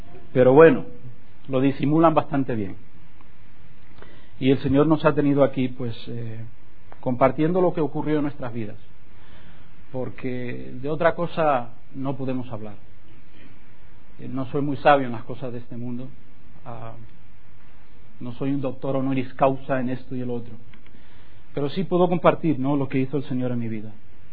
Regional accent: Isla de la Juventud, Cuba; born there; Ya Cuba es una isla, pues yo nací en una isla aún más pequeña, que se llamaba la isla de los Pinos, ahora se llama la isla de la Juventud.

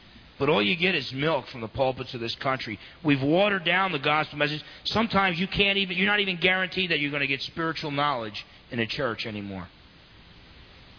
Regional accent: New Jersey, United States; I know, because I grew up in New Jersey.

